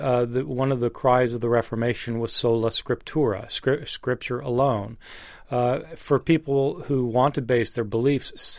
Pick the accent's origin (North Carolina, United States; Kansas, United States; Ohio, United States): Kansas, United States; Lawrence; Yeah, I was raised in Lawrence, Kansas, in an Episcopal church, which certainly wasn't fundamentalist.